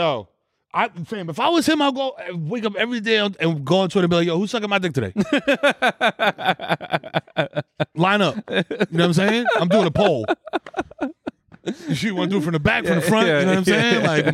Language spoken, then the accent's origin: English; Bronx, New York, United States; And I'm from the Bronx, and I was like, damn, this shit is... It's kind of hectic out here.